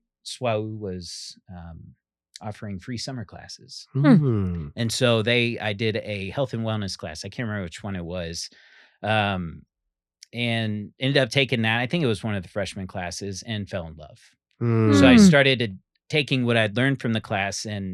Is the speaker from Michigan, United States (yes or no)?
no; Columbus, Ohio, United States; moved away; I grew up in Ohio, born and raised in Ohio.